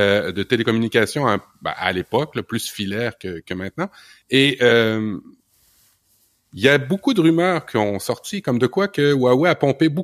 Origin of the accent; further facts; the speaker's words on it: Canada; en tant que bon Canadien, je ne serais pas un cocorico parce que nous, c'est plus des castors